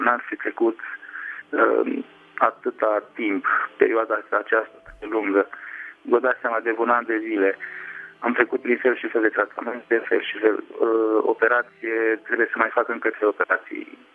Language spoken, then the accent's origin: Romanian; Petroșani, Hunedoara County, Romania; sunt din Petroșani, Hunedoara.